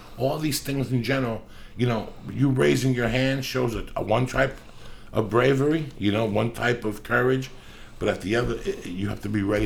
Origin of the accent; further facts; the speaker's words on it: New Jersey, United States; I grew up, when I grew up in Jersey, my mom had the bar.